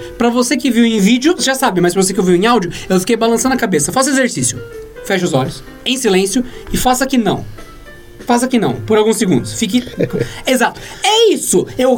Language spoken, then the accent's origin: Portuguese; São Paulo, Brazil; Eu sou paulista, eu sou paulista.